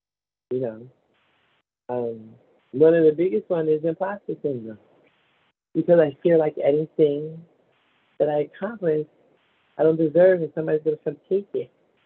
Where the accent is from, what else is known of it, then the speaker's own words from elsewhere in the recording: New York City, New York, United States; I was born in 1969 in New York City at Roosevelt Hospital on 59th Street and 10th Avenue.